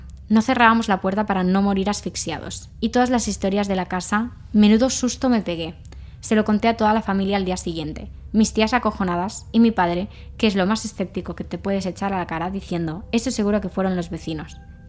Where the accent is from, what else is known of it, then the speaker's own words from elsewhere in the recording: Guatemala; Yo soy del país de Guatemala. En Guatemala hay leyendas urbanas